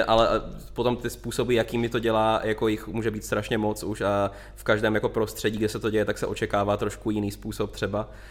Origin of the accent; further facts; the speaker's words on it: Ostrava, Moravian-Silesian Region, Czechia; Jo, pocházím z Ostravy.